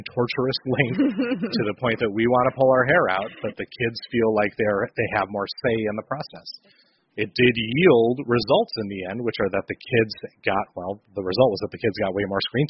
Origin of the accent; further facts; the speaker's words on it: United States; As an American family, we're parents and we like to be autocrats.